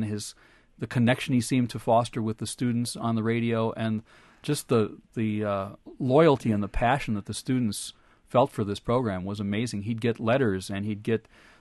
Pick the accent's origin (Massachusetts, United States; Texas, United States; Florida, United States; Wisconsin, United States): Wisconsin, United States; Neenah; I sang along with … when I was growing up in Neenah.